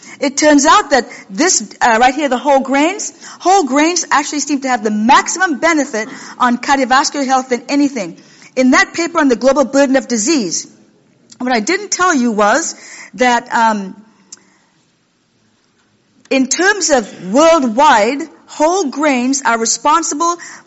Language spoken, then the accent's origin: English; Washington, United States; And there are a lot of skinny people in Washington State, where I come from.